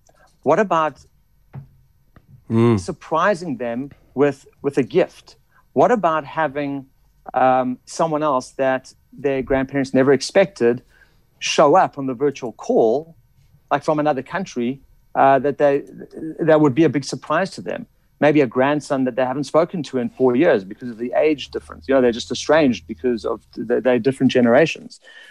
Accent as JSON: {"language": "English", "town": "Johannesburg", "region": "Gauteng", "country": "South Africa", "said": "because I'm from Joburg, do you have people, loved ones that are still in Joburg?"}